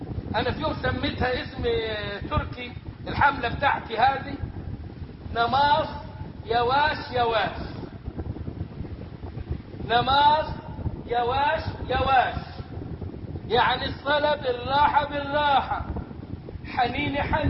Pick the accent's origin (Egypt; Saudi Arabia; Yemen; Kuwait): Egypt